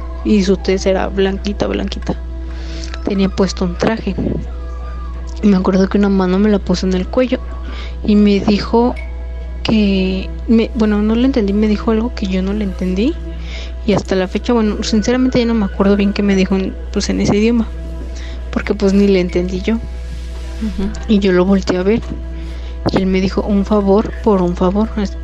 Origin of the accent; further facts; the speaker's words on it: Mexico City, Mexico; soy de la Ciudad de México, exactamente el DF.